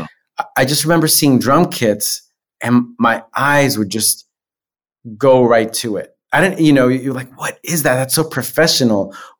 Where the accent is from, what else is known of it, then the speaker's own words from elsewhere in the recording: New York, United States; Well, in New York, where I grew up on Long Island, we got … in a different way.